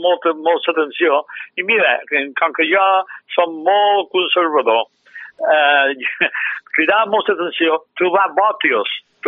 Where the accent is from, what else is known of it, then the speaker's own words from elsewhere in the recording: Balearic Islands, Spain; born there; com que vaig néixer a la Cavalleria i vaig començar a anar acompanyat d'un missatge que devia tenir 6 anys.